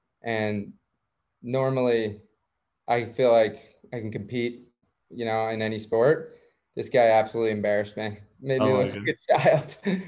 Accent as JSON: {"language": "English", "town": "Jupiter", "region": "Florida", "country": "United States", "tie": "born or raised there", "said": "I grew up in South Florida in Jupiter."}